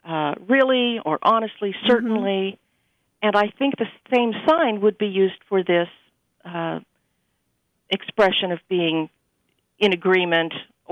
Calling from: Pasadena, California, United States; Pasadena.

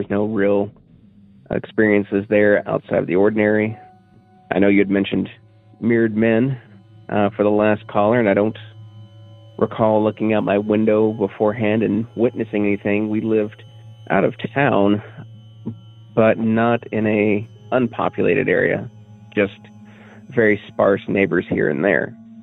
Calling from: Cookeville, Tennessee, United States

